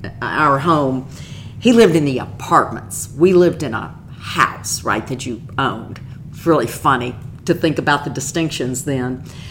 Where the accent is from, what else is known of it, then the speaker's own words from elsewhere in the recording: Memphis, Tennessee, United States; I grew up in Longview Heights, which is in the heart of South Memphis. I grew up near a railroad track, near a fire station, could walk to school.